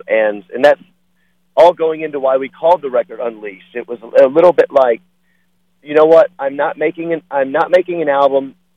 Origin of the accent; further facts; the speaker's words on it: Memphis, Tennessee, United States; I'm from Memphis, and so I love that really humid weather.